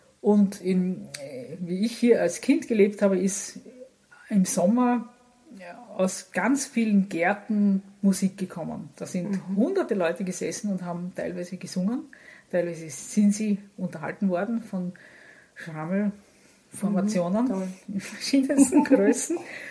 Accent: Vienna, Austria; Also ich bin am Rande von Wien aufgewachsen, in einer, sagen wir doch eher, man könnte sagen, ein bisschen spießig, also es war spießig, es war einfach diese 60er Jahre

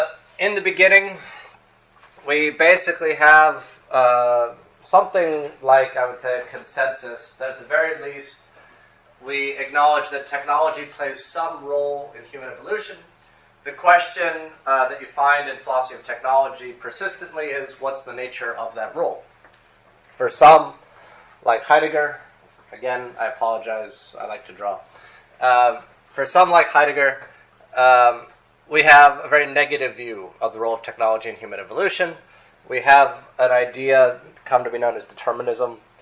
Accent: United States; So, as Professor Kokenberg suggested, I am from the United States.

